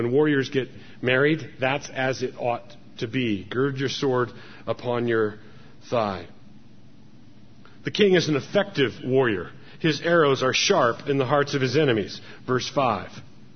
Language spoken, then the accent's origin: English; Annapolis, Maryland, United States; I grew up in Annapolis, Maryland